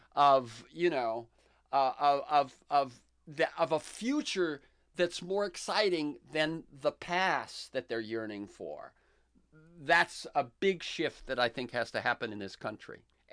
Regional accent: Florida, United States; I grew up in Florida.

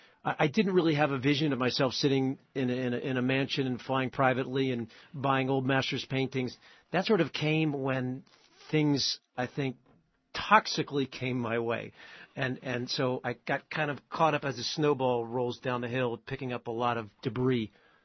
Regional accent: Falls Church, Virginia, United States; I was raised in what I would call a middle or upper middle class family in Falls Church, Virginia. I was raised in the Catholic faith

